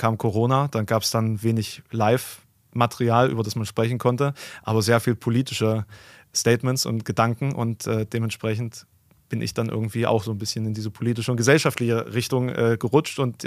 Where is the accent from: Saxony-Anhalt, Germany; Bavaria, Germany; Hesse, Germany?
Saxony-Anhalt, Germany; Ich komme ja auch aus Sachsen-Anhalt.